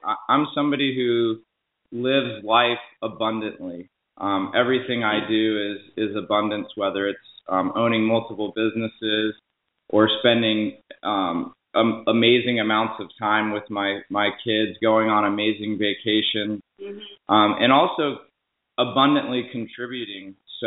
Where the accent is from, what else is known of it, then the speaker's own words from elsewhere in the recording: Colorado, United States; moved away; originally I'm from Colorado. I've lived in Westchester area for, I think, 13 years now.